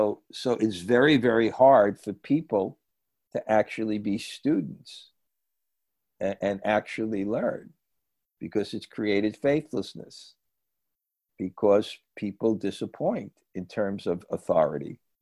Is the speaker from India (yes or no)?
yes; India; And that's why I like growing up in India, because I could actually see it.